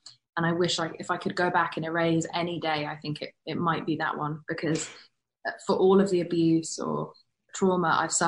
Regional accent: London, United Kingdom; also born or lived in Spain / Pakistan; I was raised in Britain and Spain and Pakistan. And I'd say I spent most of my time as a child in London. And I came from a family that had no money.

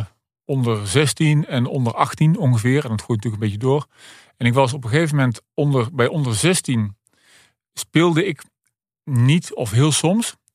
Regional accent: Oss, North Brabant, Netherlands; Dus ik kom uit Os.

